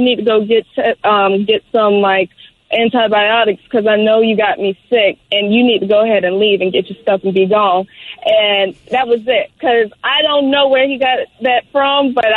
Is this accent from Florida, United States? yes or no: yes; Florida, United States; I'm from Florida, and at the time I was staying in Pensacola, Florida